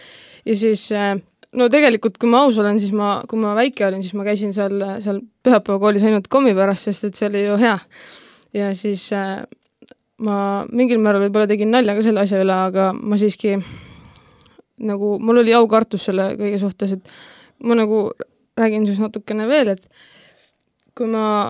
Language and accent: Estonian; Järvakandi, Rapla County, Estonia; ma olen Järvakandist pärit